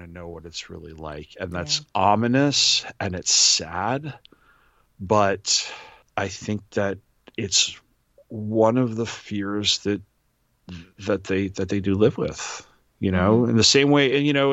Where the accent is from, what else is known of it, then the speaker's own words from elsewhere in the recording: New York, United States; I'm from Long Island.